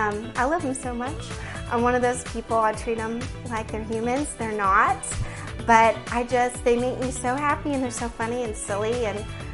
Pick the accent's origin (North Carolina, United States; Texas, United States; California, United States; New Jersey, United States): Texas, United States; Irving; I'm from Irving, Texas, and this is my rookie year as a Texans cheerleader.